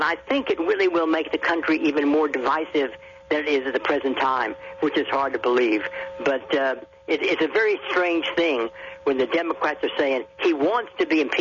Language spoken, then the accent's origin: English; Oklahoma City, Oklahoma, United States; I know El Reno, Oklahoma very, very well. I was raised in Oklahoma City, and El Reno was right down the street almost.